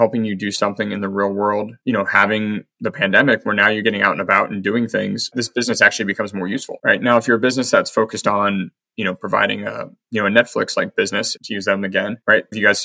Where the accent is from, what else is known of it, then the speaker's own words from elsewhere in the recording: Paris, Île-de-France, France; my running routes will be used to improve sidewalks in my hometown in Paris